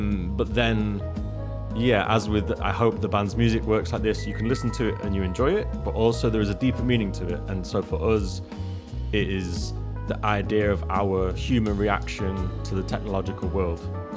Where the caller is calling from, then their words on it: Berlin, Germany; I am live from Kreuzberg, Berlin, yeah.